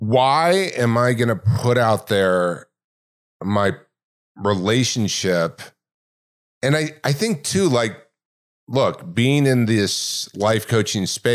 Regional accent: Laguna Hills, California, United States; also born or lived in Long Beach; No, where I was born, Long Beach, California. I grew up in Laguna Hills, California.

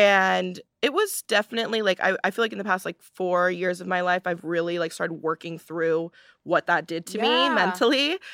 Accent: Palos Verdes, California, United States; I'm from Palos Verdes, California, which is like the suburbs of Los Angeles.

